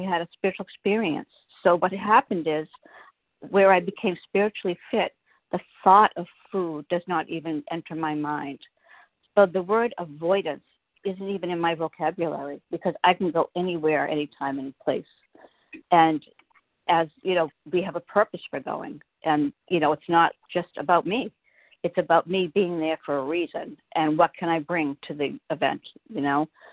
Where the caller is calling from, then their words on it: Massachusetts, United States; I'm calling from Massachusetts